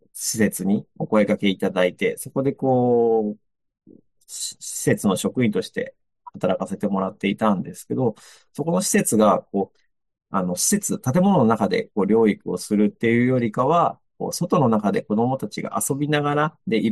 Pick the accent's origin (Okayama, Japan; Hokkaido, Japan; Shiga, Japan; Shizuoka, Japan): Shizuoka, Japan; Omaezaki; いずれ地元に戻って、海の活動したいなっていう思いもあったので、2017年、御前崎の方に戻ってきて